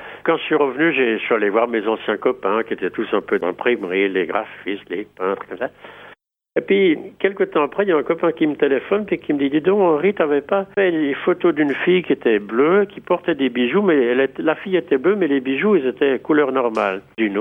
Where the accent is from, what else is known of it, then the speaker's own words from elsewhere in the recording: Switzerland; Je lui dis, moi je viens de Suisse.